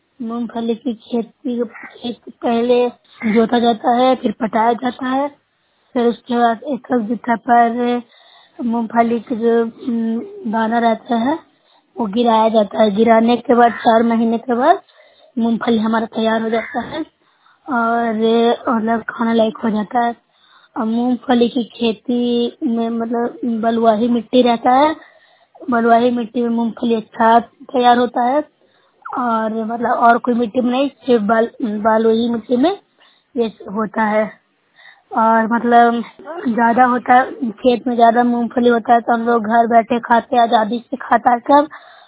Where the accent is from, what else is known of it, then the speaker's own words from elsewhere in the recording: Bihar, India; मैं नौसा ब्लॉक से हूँ, जिला ललनंदा के निवासी हूँ।